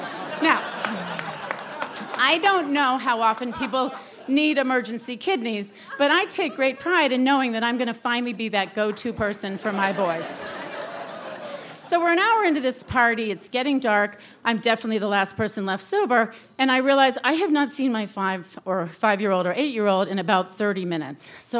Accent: New England, United States; I'm from New England. And when we're confronted with uncomfortable situations, we really like to ignore them.

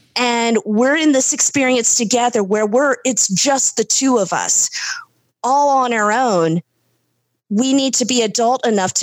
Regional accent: Virginia, United States; And now we're back in the States. I'm from Virginia originally, so we're pursuing all our adventures here.

